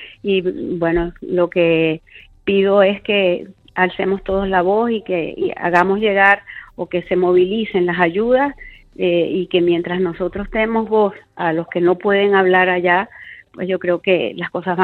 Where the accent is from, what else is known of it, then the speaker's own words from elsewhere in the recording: Canary Islands, Spain; somos muchísimos canarios que tenemos algún familiar o alguna persona que conoce que esté en Venezuela.